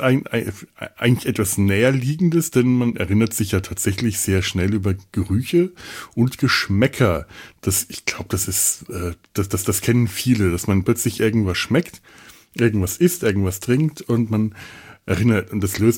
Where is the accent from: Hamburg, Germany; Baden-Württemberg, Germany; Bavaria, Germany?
Bavaria, Germany; ich komme ja aus Franken